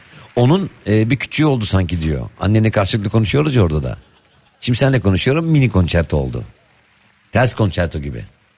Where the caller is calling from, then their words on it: France; Ben de şu anda 15 Şubat 2012 doğumluyum.